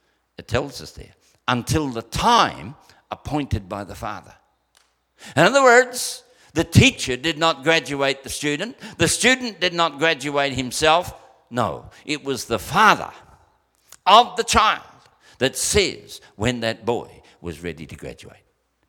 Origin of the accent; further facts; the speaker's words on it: New Zealand; we come from New Zealand and we have a philosophy in our country, you dirtied your shoes, mate, you clean them.